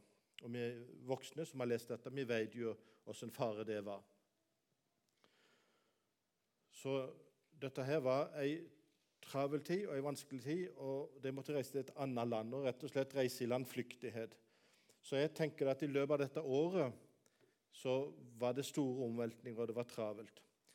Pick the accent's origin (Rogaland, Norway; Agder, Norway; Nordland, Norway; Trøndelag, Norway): Agder, Norway; Birkenes; det er en avdeling i Birkenes, der jeg kommer fra.